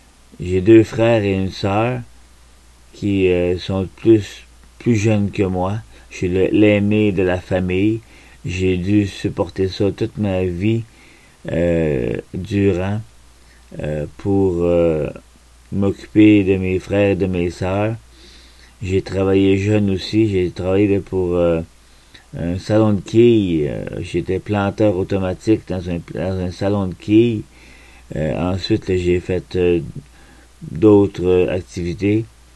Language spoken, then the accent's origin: French; Saint-François, Quebec, Canada; also born or lived in Montreal; Je suis né à Montréal, PQ, dans une petite rue qui s'appelle Montana. Et quand j'ai eu 1 an, mes parents et moi, on a déménagé à Saint-François. On a vécu toute notre enfance à Saint-François-de-Laval.